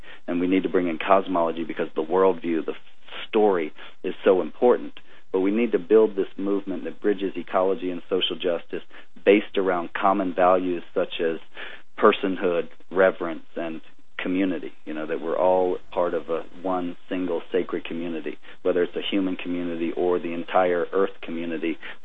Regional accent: the South, United States; as Daniel said, I am from the South, and I was always deeply interested in issues of racial justice and racial healing.

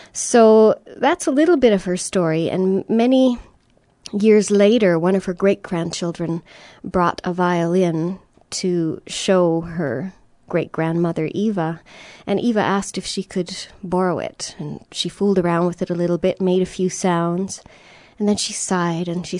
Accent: Canada; also born or lived in Scotland; You know, I was born in Scotland, and my family emigrated to Canada when I was a wee bairn.

